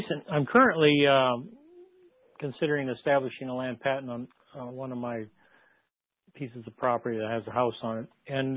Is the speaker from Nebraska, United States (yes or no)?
yes; Nebraska, United States; I was raised in Nebraska